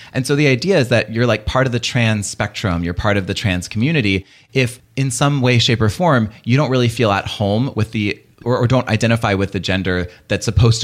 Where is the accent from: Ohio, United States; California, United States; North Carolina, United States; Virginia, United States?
North Carolina, United States; Raleigh; I grew up in North Carolina, in Raleigh.